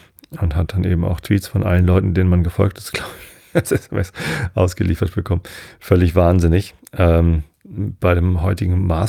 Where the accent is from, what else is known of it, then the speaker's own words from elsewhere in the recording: Northern Germany, Germany; Also ich bin ja Norddeutscher